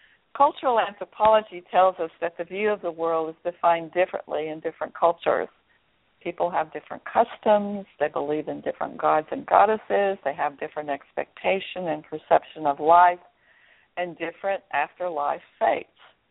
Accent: United States; I was born and educated in the United States.

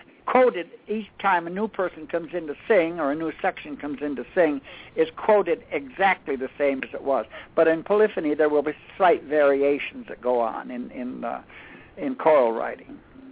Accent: Baldwinsville, New York, United States; And then when I got back from that school and I got back to Baldwinsville in my hometown, I wasn't happy with my organ teacher anymore

